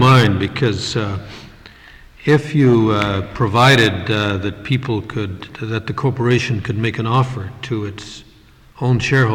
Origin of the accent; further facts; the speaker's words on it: Canada; I come from Canada